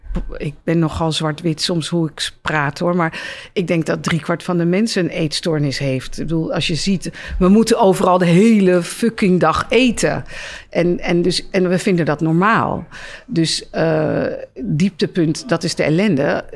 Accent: Amsterdam, North Holland, Netherlands; Ik ben opgevoed in Oud-Zuid. Mijn vader is Armeens

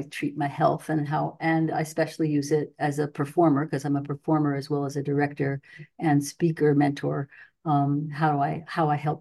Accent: New York City, New York, United States; now in California, United States; I am from New York City. I grew up in a very nitty-gritty, what you see is what you get type of world.

